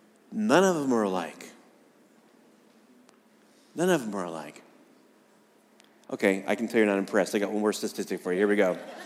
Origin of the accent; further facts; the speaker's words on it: Illinois, United States; also born or lived in Missouri / Colorado; You know, growing up in Illinois, in Missouri, in Colorado, I closely associated snow with about Christmas time.